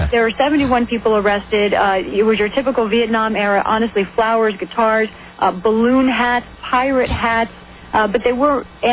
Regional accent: Washington, District of Columbia, United States; D.C.'s my hometown. I love it.

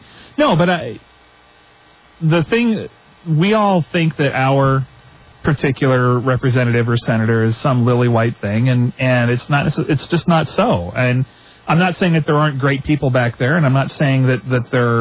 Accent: Oregon, United States; I grew up in Oregon's 5th District, like I talked about.

